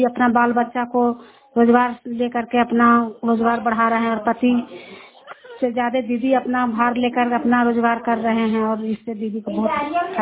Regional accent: Pathaura, India; मैं पथौरा गांव के रहने वाली हूँ।

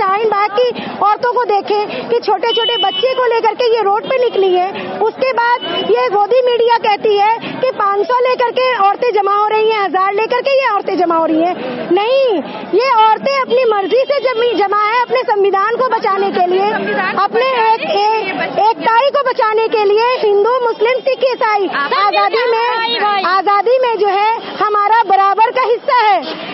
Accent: Munger, Bihar, India; और मैं मुंगेर की रहने वाली हूँ

